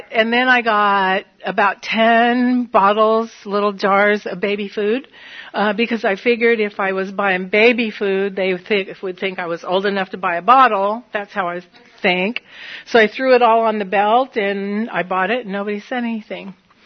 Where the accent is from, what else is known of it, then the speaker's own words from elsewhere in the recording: Reedley, California, United States; We did move back to my hometown, and I lived in a small town, and I worked, and there was this little place on Main Street. It was Reedley, California. There were about 12,000 people there